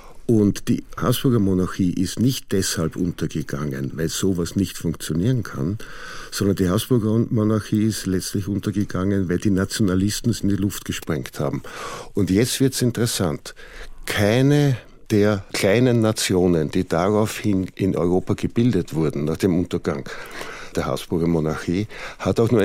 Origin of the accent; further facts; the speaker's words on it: Austria; Als Österreicher fällt es mir vielleicht leichter, diese Aspekte der Geschichte in ihrem Fortwirken zu verstehen